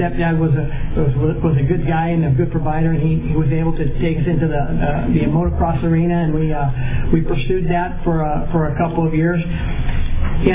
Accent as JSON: {"language": "English", "town": "Avenal", "region": "California", "country": "United States", "tie": "born there", "said": "I was born in Avenal. So I was born in Kings County on Easter Sunday, 1958."}